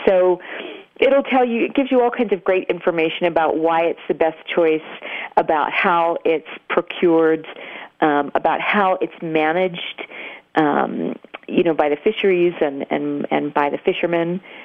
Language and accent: English; Rhode Island, United States; now in Santa Fe, United States; I am from Rhode Island originally. I live in Santa Fe now, but last week I was on vacation in Rhode Island where I grew up.